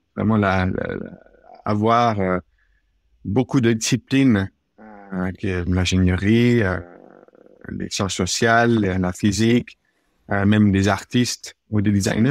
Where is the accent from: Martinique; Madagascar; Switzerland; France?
Switzerland; Oui, donc je suis à l'origine, je suis suisse, ingénieur suisse. J'ai fait mes formations ingénieur en Suisse